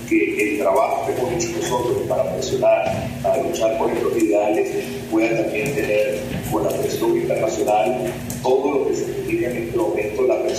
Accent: Venezuela; a mí como venezolano me da una profunda vergüenza

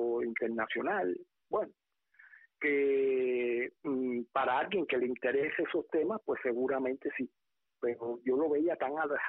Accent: Cuba; Yo tengo un pasado comunista como muchísimos cubanos y lo reconozco y me disculpo por ello.

